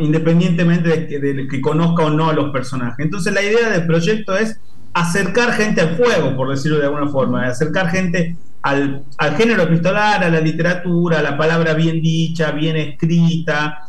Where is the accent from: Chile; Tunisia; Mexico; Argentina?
Argentina; Tucumán; accent: Tucumán tonada; moved away as an adult; now in Buenos Aires, Argentina; Yo soy tucumano, pero vivo en Buenos Aires desde hace casi 20 años. Llegué en el año 2003, así que estoy hace mucho tiempo, pero la tonada es algo que se mantiene de manera firme